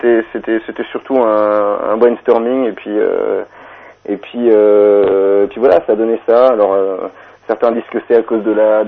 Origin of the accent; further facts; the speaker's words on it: Luxembourg; Non, en fait je suis luxembourgeois.